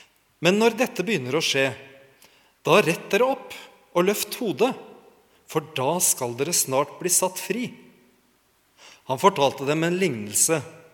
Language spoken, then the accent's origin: Norwegian; Sandefjord, Vestfold, Norway; Når jeg var tenåring, så hadde tenåringskoret hjemme i Sandefjord en musical om Jesu gjenkomst og de siste tider